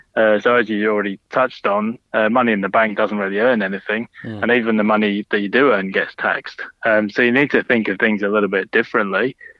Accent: Sheffield, Yorkshire and the Humber, United Kingdom; certainly in the part of the world where I grew up in Sheffield, there was a lot of fear about unemployment because the coal mines were being shut down, the steel industry was shuttering.

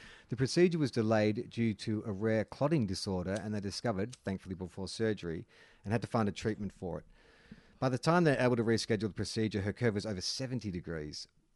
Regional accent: Melbourne, Victoria, Australia; I am from Melbourne, and because Western Australia thinks Victorians are the devil, I have to do the state-run quarantine for 2 weeks before heading to my remote area.

